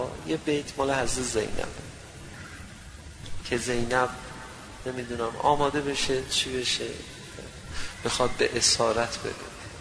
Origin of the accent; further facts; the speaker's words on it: Afghanistan; از افغانستان اومدیم گفتیم میریم سمت ایران، از ایران پرواز میکنیم میریم اروپا و اینا، اومدیم و با ماشین سوار شدیم لبه مرز، اومدیم خراسان، رفتیم مشهد